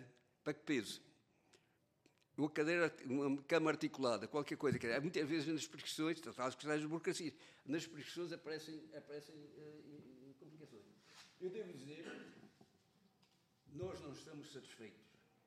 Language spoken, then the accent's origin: Portuguese; Portugal; Mas somos portugueses, estamos aqui e agora